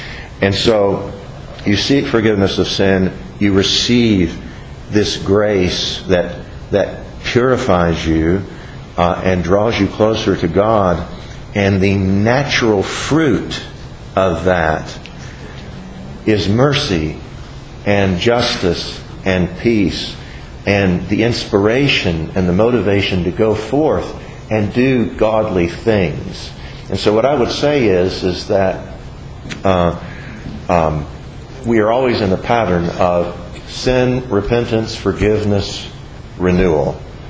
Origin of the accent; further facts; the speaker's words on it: United States; I don't want to name names, but I grew up in Logan County, which was predominantly some form of Baptist, missionary or Southern or Free Will Baptist or whatever, and Church of Christ.